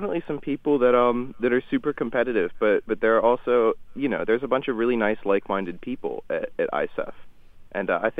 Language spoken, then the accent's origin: English; West Virginia, United States; I grew up in West Virginia, so I thought that I was pretty disadvantaged.